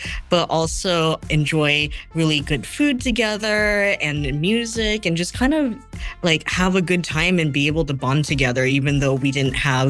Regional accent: United States; Growing up in America, I primarily speak English.

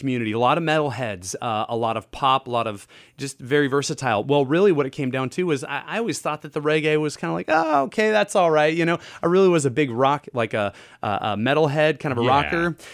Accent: Eugene, Oregon, United States; Well, one, Eugene, Oregon was really my hometown, home state.

